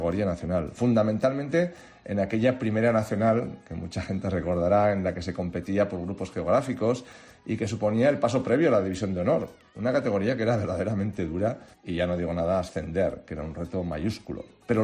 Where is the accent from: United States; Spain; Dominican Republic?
Spain; Navarre; dejadme que me detenga un poco en la pasada edición de la Copa de la Reina y que va también un poco para mi tierra, para Navarra.